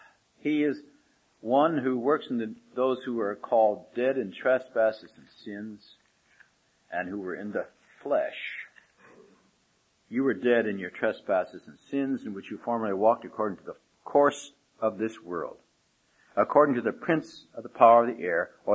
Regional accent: Omaha, Nebraska, United States; I was out in Nebraska, my old home state. I was born in Omaha last century.

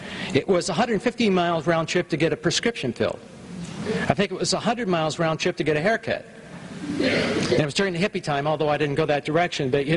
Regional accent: Los Angeles, California, United States; When I pastored my first church, I grew up in Los Angeles, and my wife and I were called to pastor out in nowhere.

